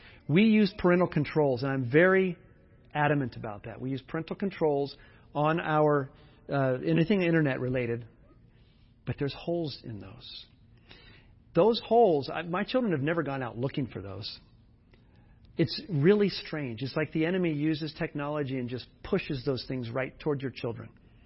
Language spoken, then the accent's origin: English; California, United States; I grew up in Southern California.